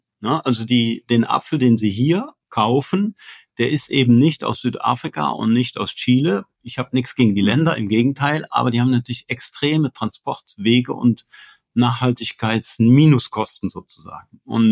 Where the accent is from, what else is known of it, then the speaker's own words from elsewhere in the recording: Eifel, Germany; ich stamme ja aus der Eifel, ne, aus einem landwirtschaftlichen Betrieb, und wir sind vier Jungs zu Hause.